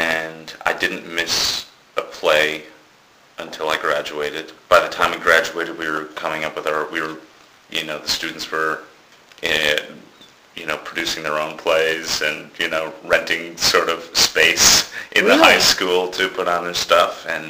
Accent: Wisconsin, United States; I was raised in Wisconsin, and I lived in a small town, and we lived outside of that small town

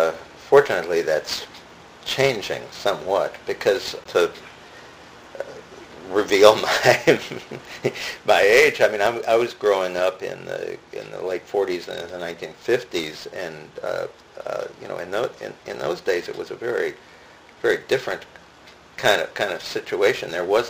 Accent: St. Louis, Missouri, United States; we grew up in St. Louis together.

